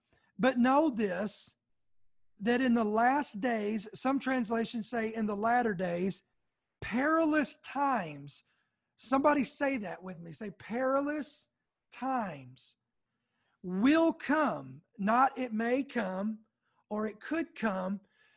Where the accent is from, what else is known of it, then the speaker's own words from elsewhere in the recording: United States; And I, again, obviously speaking as an American, speaking of the United States of America